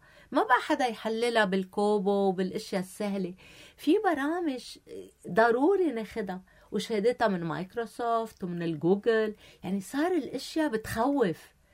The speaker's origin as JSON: {"language": "Arabic", "country": "Lebanon", "said": "نحنا كلبنانية"}